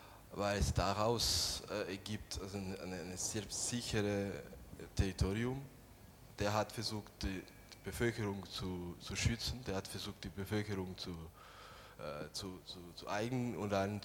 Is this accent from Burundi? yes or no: yes; Burundi; Ich komme aus Burundi.